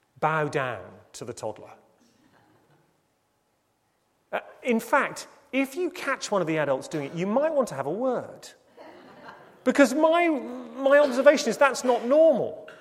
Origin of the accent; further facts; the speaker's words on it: United Kingdom; Now, I'm British, so sarcasm is my birthright.